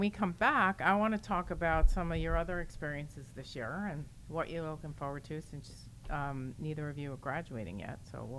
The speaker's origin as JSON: {"language": "English", "region": "New York", "country": "United States", "said": "even though I'm from New York, I'd never been to Carnegie Hall."}